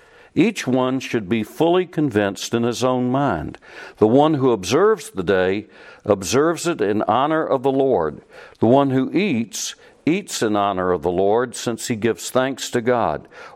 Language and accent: English; Louisiana, United States; since I'm from Louisiana, that y'all are going to patronize that vile thing after they treat...